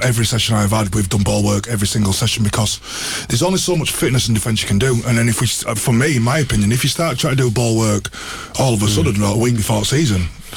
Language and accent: English; Bradford, Yorkshire and the Humber, United Kingdom; I'm from Bradford